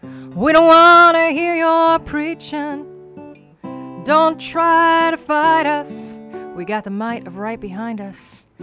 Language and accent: English; New York City, New York, United States; now in West Central Minnesota, United States; And I'm from New York City, and I moved to West Central Minnesota 6 years ago.